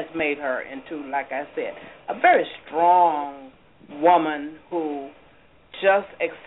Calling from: Upper Marlboro, Maryland, United States; yes, I'm calling from Upper Marlboro, Maryland.

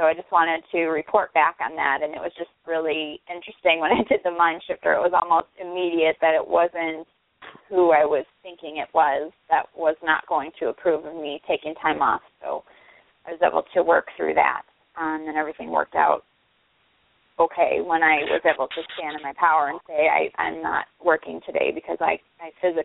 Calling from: Chicago, Illinois, United States; I'm calling from the Chicagoland area.

